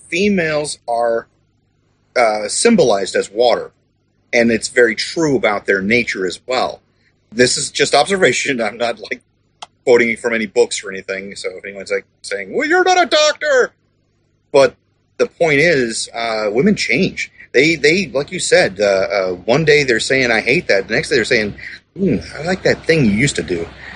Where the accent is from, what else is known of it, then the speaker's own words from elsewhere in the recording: Indiana, United States; moved away; I'm originally from Indiana. Our traffic was fine up there.